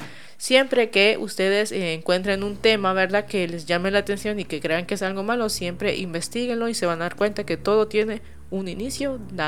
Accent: Honduras; ya que somos hondureños y pues hay que estar orgullosos, ¿verdad?

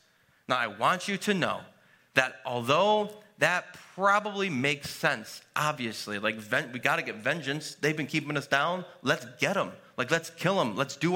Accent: Ilion, New York, United States; I was from Ilion. No one knows what Ilion is.

